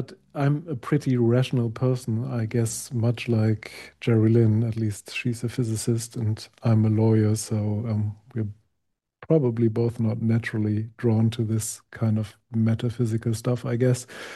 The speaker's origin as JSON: {"language": "English", "region": "Hamburg", "country": "Germany", "tie": "born or raised there", "said": "But in my hometown in Hamburg"}